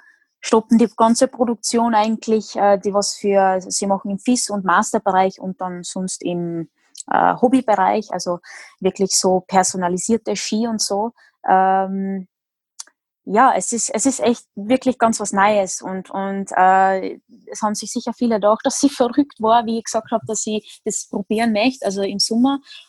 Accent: Netherlands; now in Austria; bin ich Holländerin, aber ich wohne in Österreich, also so richtig, richtig holländisch fühle ich mich jetzt nicht, von dem her, aber in Österreich bin ich immer die Ausländerin, aber mein Name ist Tschechisch, aber Tschechisch bin ich jetzt auch nicht unbedingt, weil ich dort nie gelebt habe

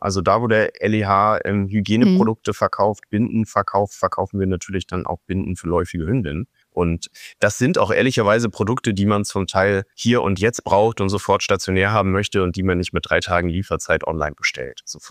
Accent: Hamburg, Germany; born there; als geborener Hamburger

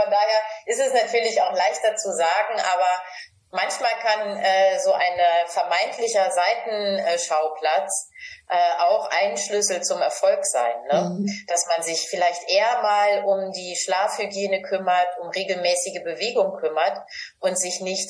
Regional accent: Northern Germany, Germany

